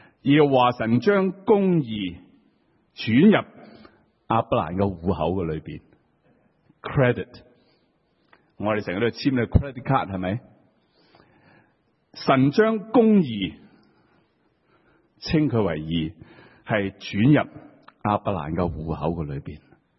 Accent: Hong Kong; 我哋香港人咧就好叻去旅行嘅

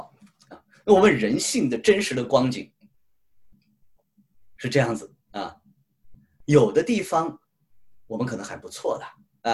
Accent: China; 我们中国人的孩子在这个北美呢，一般刚生下来啊，自己带或者爷爷奶奶带、外公外婆带

